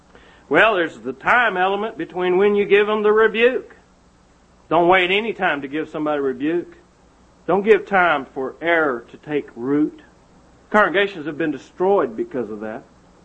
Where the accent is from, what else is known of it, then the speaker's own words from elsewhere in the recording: Craig, Colorado, United States; And I was growing up in Craig, Colorado. My dad was a minister there.